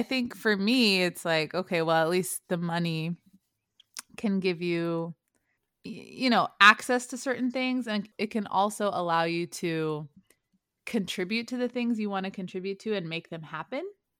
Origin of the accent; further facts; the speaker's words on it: Oromia, Ethiopia; she really was so bothered by me stating that I was Oromo and from Oromia.